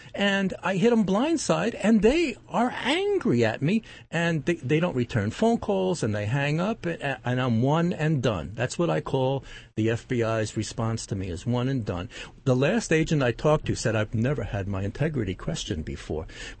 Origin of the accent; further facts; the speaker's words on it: New York, United States; moved away as an adult; now in Pacific Northwest, United States; I grew up in New York on Long Island, and I moved in 1990 to the Northwest.